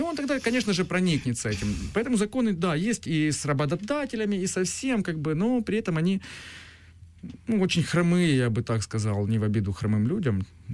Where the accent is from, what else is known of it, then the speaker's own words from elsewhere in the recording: Ukraine; Я украинец, я в Украине.